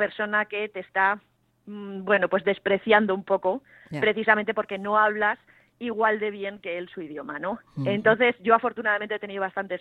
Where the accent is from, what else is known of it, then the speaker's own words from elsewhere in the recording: Spain; en el momento en el que yo digo que soy de España, ya como que mi español es mejor